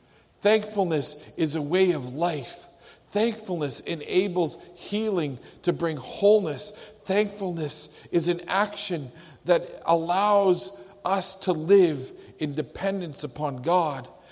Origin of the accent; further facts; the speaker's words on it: Canada; I recognize that I'm about to quote George Washington, and we're Canadian, and I get it.